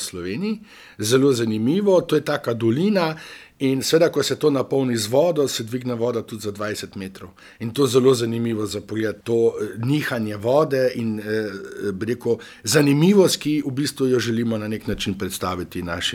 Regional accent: Primorska, Slovenia; ker prihajam te iz Primorske

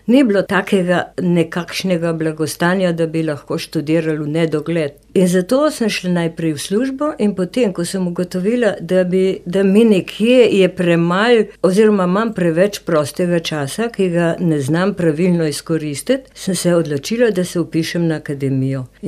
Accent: Ljubljana, Central Slovenia, Slovenia; moved away as an adult; sem Ljubljančanka in sem se pač tle preselila, prav mogoče po naključju ali pa ne. Namreč 1974. leta sem se jaz takrat poročila in sva z možem iskala stanovanje

